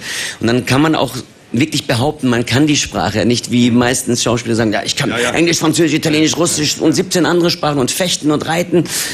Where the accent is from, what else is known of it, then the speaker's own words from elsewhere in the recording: Germany; Aber ich bin Türke aus Deutschland.